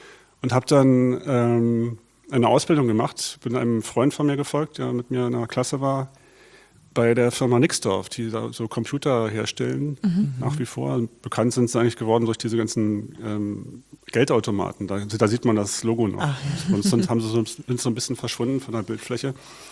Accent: Berlin, Germany; ich bin gebürtiger Berliner, Westberliner. Damals gab es da die Mauer noch. bin in Zehlendorf groß geworden. Genauer gesagt in Dahlem war mein Elternhaus. Das klingt so nach Reichtum, war es aber nicht wirklich. Aber wir hatten ein sehr schönes Haus.

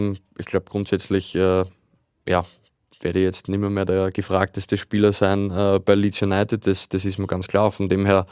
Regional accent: Vienna, Austria; für mich als Wiener im Urlaub daheim zu sein bei Familie und Freunden

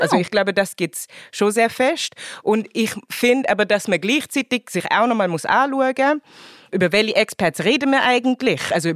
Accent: Switzerland

